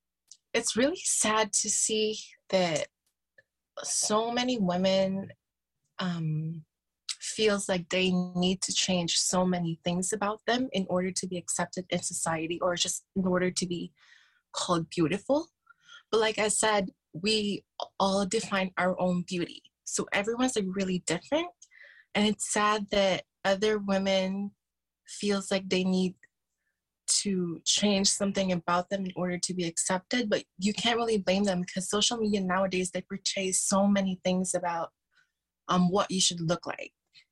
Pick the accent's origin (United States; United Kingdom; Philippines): Philippines; now in Canada; Growing up being Filipina, the beauty standard in the Philippines is actually a lot similar here in Canada